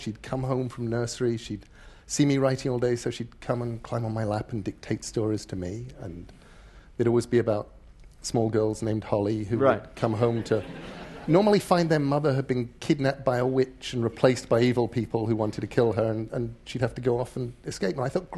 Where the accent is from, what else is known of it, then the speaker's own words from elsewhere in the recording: England, United Kingdom; accent: English; moved away as an adult; now in United States; Yes, and I have. I still have enough of an English accent that all around the world people say to me, "You aren't from around here